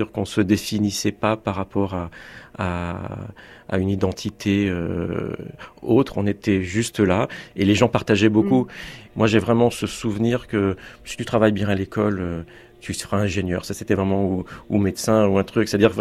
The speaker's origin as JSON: {"language": "French", "town": "Choisy-le-Roi", "region": "Île-de-France", "country": "France", "tie": "born or raised there", "also_born_or_lived": "Sucy-en-Brie, France", "said": "J'ai grandi à Choisy-le-Roi jusque vers 12-13 ans. Et ensuite, mes parents ont déménagé du côté de Sucy-en-Brie, donc c'est le bout du RER A."}